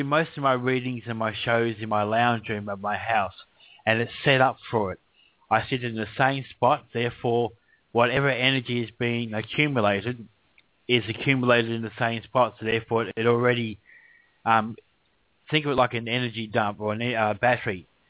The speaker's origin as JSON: {"language": "English", "country": "Australia", "said": "I'm an Aussie. Language warning. Please remember that I'm forcing Australians to have a tendency to swear their heads off."}